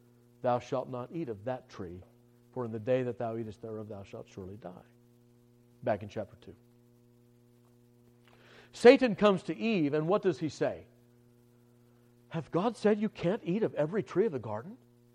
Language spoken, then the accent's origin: English; California, United States; Growing up in Southern California as we did, we would hike around in the mountains, in the hills up above the city